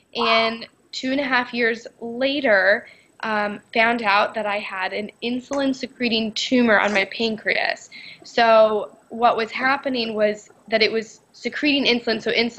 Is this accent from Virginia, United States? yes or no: yes; Virginia, United States; so my mom told me about a doctor in my hometown in Virginia that was like an osteopath.